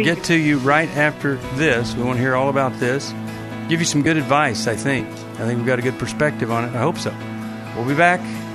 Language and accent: English; Texas, United States; Growing up in Texas was quite fun.